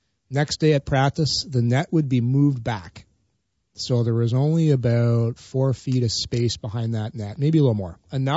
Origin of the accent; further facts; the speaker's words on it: Ottawa, Ontario, Canada; Growing up in Ottawa, I didn't even go to Ottawa 67's games.